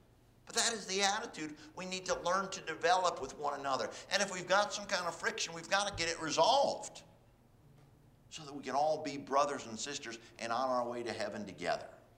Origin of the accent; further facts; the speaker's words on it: Illinois, United States; but that's where I came from, not far from Chicago. And so I grew up in pretty much in a small town, but not on a farm.